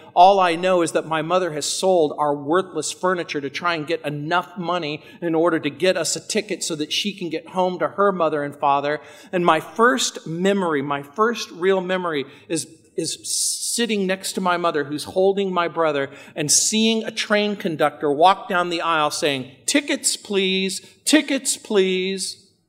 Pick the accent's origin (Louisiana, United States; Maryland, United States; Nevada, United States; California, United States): Louisiana, United States; New Orleans; born there; I was born in New Orleans, Louisiana. My father was from Sicily. My father and my grandfather came here after World War II. My mother was descended from Hungarian Jews.